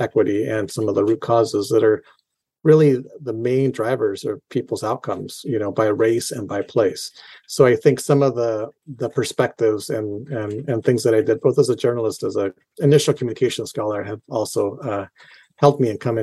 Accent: Chile; moved away; I'm an immigrant from Chile. I came and I left Chile during the 70s with my family during a time of political strife.

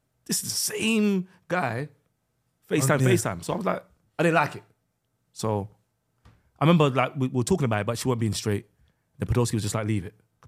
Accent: Sudan; I'm from Sudan, bro.

